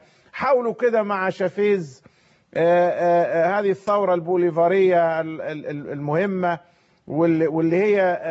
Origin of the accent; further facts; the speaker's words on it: Egypt; إحنا ربما كمصريين قد لا ندرك